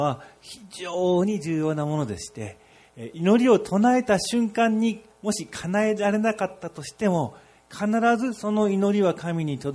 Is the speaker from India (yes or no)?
yes; Odisha, India; first language Odia; Japanese is a second language; あの、私は実はオリアという言葉が私の母国語なんですね。インドの中のたくさんの言葉からのオリア語の中で育ったんですけども、